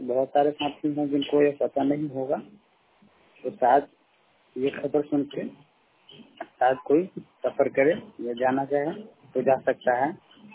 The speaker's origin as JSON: {"language": "Hindi", "region": "Bihar", "country": "India", "moved": "yes", "said": "तिरुपति तमिलनाडु से बोल रहा हूँ। वैसे मेरा घर बिहार में है, मैं बिहार से हूँ।"}